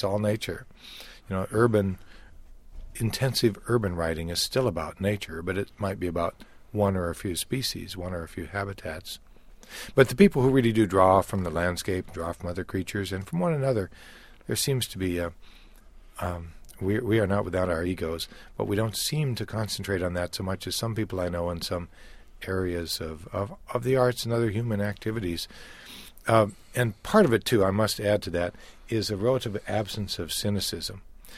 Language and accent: English; Denver, Colorado, United States; Michael, my home was in Colorado. I was born in Denver and grew up on the east side of Denver in the post-war suburbs.